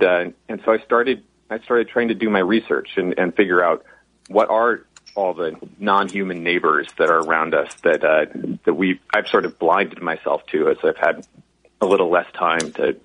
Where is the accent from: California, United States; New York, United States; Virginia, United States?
California, United States; Berkeley; born there; Well, I was born here in Berkeley, California. My parents were hippies that met in Berkeley in the 60s